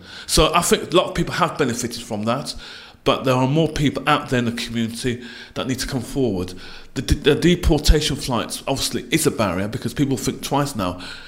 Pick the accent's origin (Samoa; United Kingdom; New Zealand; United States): United Kingdom; Wolverhampton, West Midlands; She's from Wolverhampton, my hometown.